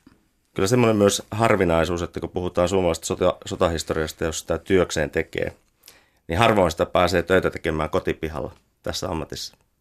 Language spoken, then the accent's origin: Finnish; Tornio, Lapland, Finland; Eli olen Torniosta kotoisin ja itse asiassa asuin 21 ensimmäistä eli vuotta Raumon kylällä